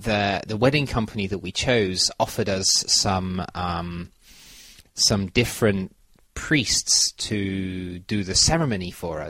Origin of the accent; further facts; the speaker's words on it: United Kingdom; Well, yeah, because I'm British, maybe. I wasn't doing my wedding in England.